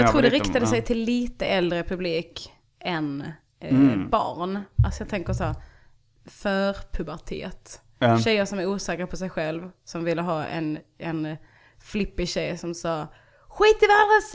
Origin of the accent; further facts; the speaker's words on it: Ballingslöv, Skåne, Sweden; Jag vill vara tydlig med att jag växte upp i Ballingslöv. Det fanns liksom inte jättemycket hippkultur.